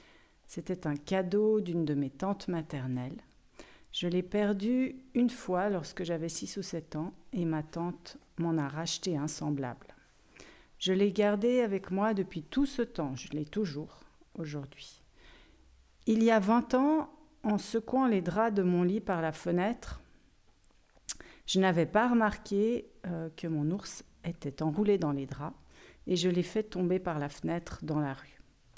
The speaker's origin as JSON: {"language": "French", "region": "Geneva", "country": "Switzerland", "said": "j'ai 49 ans et je suis enseignante et je viens de Genève."}